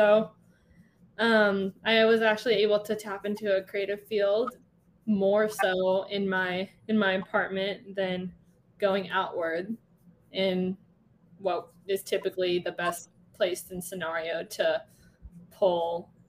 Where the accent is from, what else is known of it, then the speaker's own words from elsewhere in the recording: Washington, United States; also born or lived in Seattle; I never thought I'd end up down here, but I have, I was raised in Washington and spent a lovely few years in Seattle, and I thought it was time to go somewhere a little bit warmer.